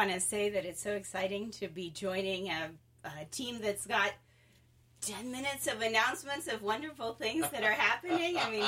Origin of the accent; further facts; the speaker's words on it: Wisconsin, United States; I think we're still Wisconsin Badger fans at heart. I grew up in Wisconsin, and we're both from Wisconsin there. So I went to college in Ohio.